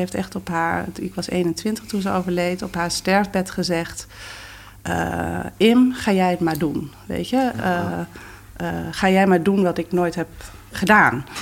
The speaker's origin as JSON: {"language": "Dutch", "region": "Groningen", "country": "Netherlands", "tie": "born or raised there", "said": "Ik ben in Groningen opgegroeid."}